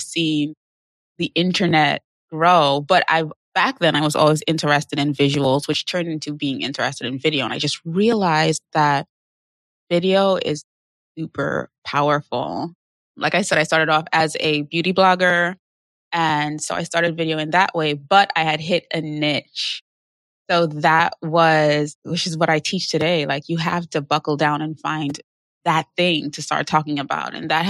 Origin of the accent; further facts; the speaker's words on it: Trinidad & Tobago; now in New York City, United States; So I am from the beautiful island of Trinidad. I'm from the Caribbean. And I moved to New York City, I want to say 13 years ago. Yeah. I grew up in Trinidad.